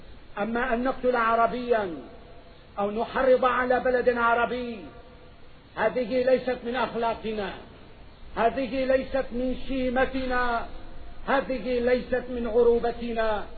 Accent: Syria; والله نحن كسوريين قيادة وحكومة وشعبا لا نرضى على الإطلاق أبدا أن يمس أردني في بلده وبين أهله بسوء

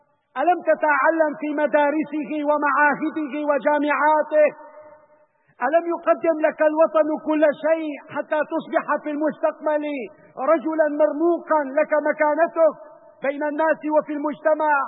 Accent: Syria; ونحن اليوم كسوريين نعاني ما نعاني من الإرهاب والإجرام الذي ضرب أمننا واستقرارنا وسعادتنا وحياتنا

